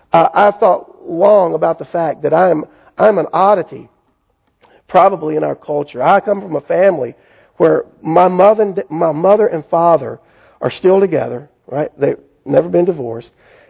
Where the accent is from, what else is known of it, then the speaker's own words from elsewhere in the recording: Corinth, Mississippi, United States; The first class I ever taught in a little bitty Bible study in the Methodist church I grew up in back in Corinth, Mississippi.